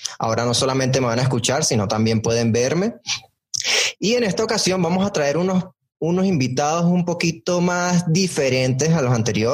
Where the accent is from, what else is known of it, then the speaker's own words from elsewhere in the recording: Venezuela; y aparte es venezolana, de mi tierra.